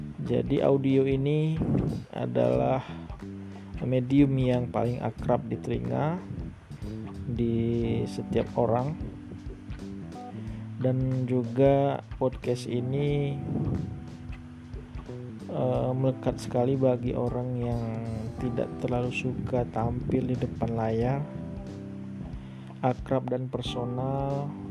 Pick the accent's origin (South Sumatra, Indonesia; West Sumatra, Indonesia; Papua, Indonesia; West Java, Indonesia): South Sumatra, Indonesia; Palembang; tepatnya saya dari kota Palembang, Sumatera Selatan.